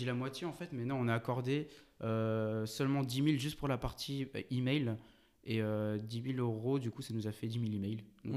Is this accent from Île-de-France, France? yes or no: yes; Paris, Île-de-France, France; nous, on est français de Paris et on pouvait pas aller rencontrer les gens là-bas